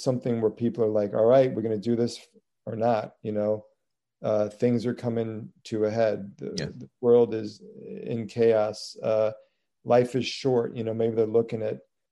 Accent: Nebraska, United States; I grew up in Nebraska. I didn't know any Black people.

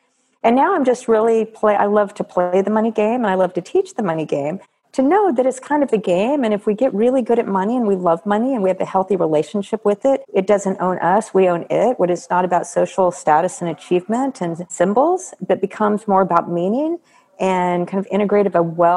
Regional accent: Austin, Texas, United States; this woman entrepreneur in my hometown of Austin, like everybody knew who I was.

